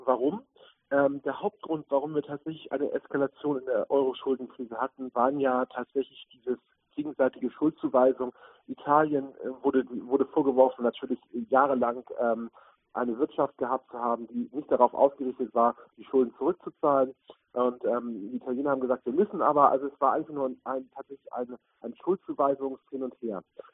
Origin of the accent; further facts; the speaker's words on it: Germany; Da tun wir uns als Deutsche momentan sehr schwer